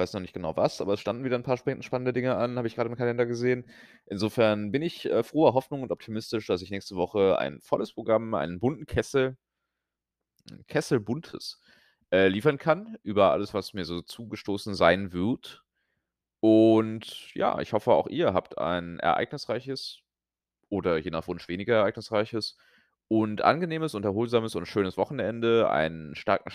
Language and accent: German; Rhineland, Germany; now in United States; Ich komme ja aus dem Rheinland, da gibt es ja auch die fünfte Jahreszeit.